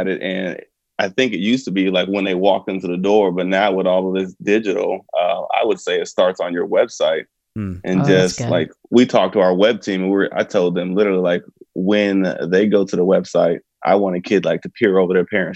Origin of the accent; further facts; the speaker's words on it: San Antonio, Texas, United States; now in Plano, United States; No, I'm actually in Plano. I grew up in San Antonio.